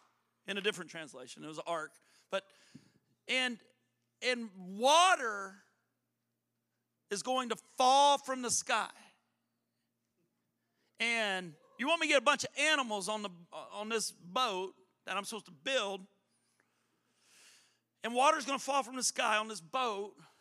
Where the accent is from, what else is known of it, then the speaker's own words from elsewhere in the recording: Moss Bluff, Louisiana, United States; In fact, growing up in Moss Bluff, I remember hearing Pastor Hodges preach that Jesus was coming back.